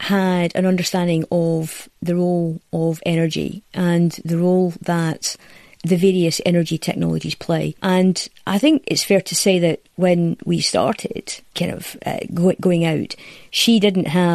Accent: Hamilton, Scotland, United Kingdom; I come from Hamilton, a town where there is a lot of working class people.

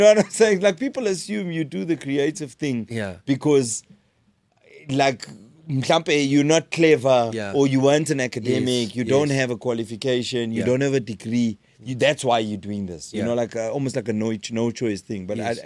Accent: Vryheid, KwaZulu-Natal, South Africa; like where I grew up in Vryheid, there was an option at a lot of the stores.

